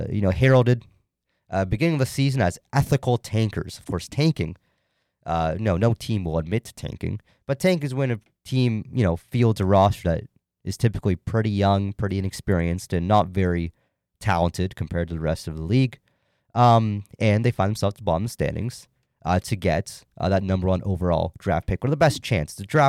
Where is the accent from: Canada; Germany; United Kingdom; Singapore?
Canada; And I'm not saying that as a Canadian bias.